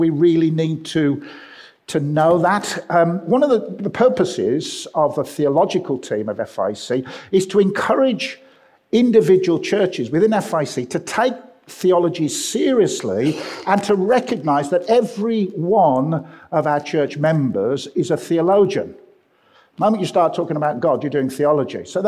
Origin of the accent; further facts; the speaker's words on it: Birmingham, West Midlands, United Kingdom; you'll know that I come from Birmingham.